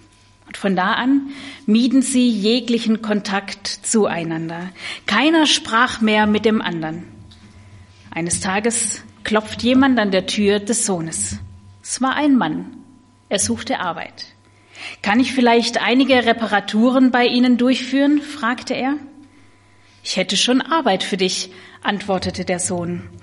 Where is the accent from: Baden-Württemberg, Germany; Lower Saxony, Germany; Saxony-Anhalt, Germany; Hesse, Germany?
Baden-Württemberg, Germany; Schorndorf; now in Bebra, Germany; Ich komme gebürtig aus dem Schwabenland, aus der Nähe von Stuttgart, aus Schorndorf, und lebe aber seit über acht Jahren in Bebra.